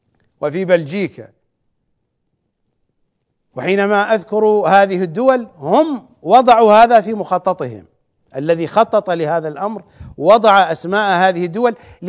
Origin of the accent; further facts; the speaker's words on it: Iraq; ولكن أنا ابن العراق أمنع